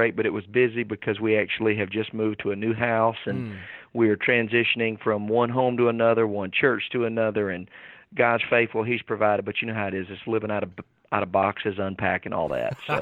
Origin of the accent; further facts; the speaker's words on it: Warner Robins, Georgia, United States; the church where I was raised in Warner Robins, Georgia, which is middle Georgia.